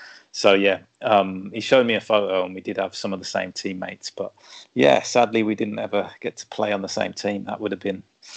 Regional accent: Birmingham, West Midlands, United Kingdom; accent: Brummie; now in London, United Kingdom; I am originally from Birmingham. I've been in London for the last 12 years. So, yeah, that is me. I feel like I'm a fake Brummie because I've lost my accent quite a lot.

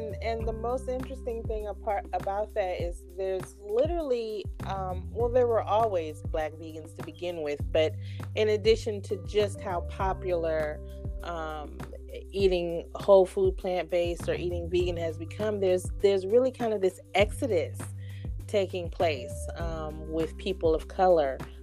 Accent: Bay Area, California, United States; now in Atlanta, United States; I am born and raised in the Bay Area, but I'm currently residing in Atlanta.

